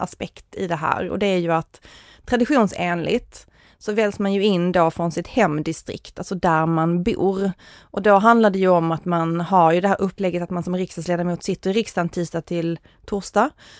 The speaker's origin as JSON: {"language": "Swedish", "town": "Stockholm", "region": "Stockholm County", "country": "Sweden", "also_born_or_lived": "Skåne", "said": "Jag är både en stockholmare och en skåning."}